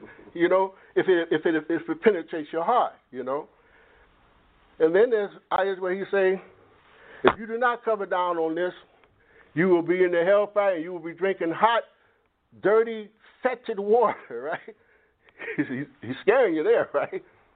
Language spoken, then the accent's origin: English; Detroit, Michigan, United States; I'm from the Detroit area.